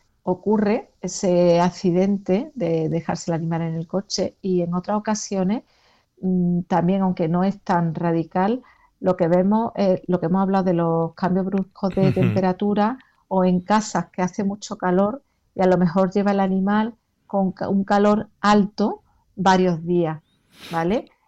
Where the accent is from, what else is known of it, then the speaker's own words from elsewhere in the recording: Córdoba, Andalusia, Spain; now in Cádiz, Spain; en Córdoba, de donde yo soy, el golpe de calor se da con 40 y tanto